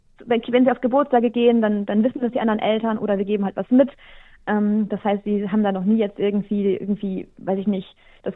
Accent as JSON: {"language": "German", "country": "Germany", "tie": "born or raised there"}